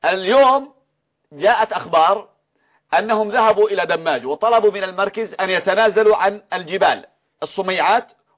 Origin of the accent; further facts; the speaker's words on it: Yemen; كما يقول عندنا في اليمن، في المثال اليمني، أراد يكحلها أعميها.